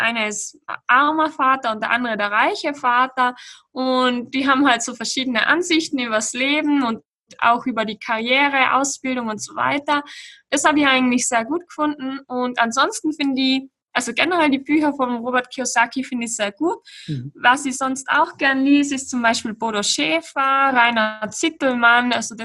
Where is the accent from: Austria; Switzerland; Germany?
Austria; Tyrol; Aber bei uns in Tirol ist halt der Wohnraum wirklich sehr teuer.